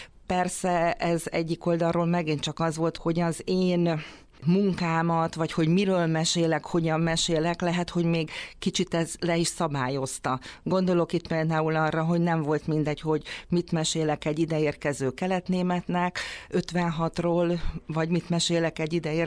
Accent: Szentendre, Pest, Hungary; én Szentendrén nőttem fel, 32 éves koromig ott is laktam

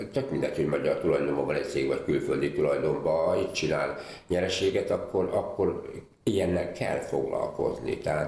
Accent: Eger, Heves, Hungary; én a gyerekkoromat Egerben töltöttem, és Egernek vallom magamat

